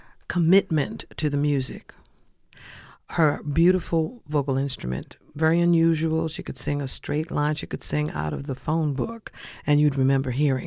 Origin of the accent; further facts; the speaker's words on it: New York, United States; I'm born and raised in New York, in Harlem. And when I was 16 years old, I went to the Apollo and sang on the amateur hour.